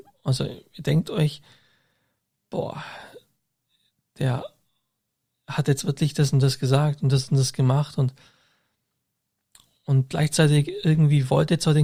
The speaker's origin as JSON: {"language": "German", "town": "Augsburg", "region": "Bavaria", "country": "Germany", "tie": "born or raised there", "said": "Und vielleicht suche ich nicht so direkt die Kontakt zu den Augsburger Leuten, also von meiner Heimatstadt."}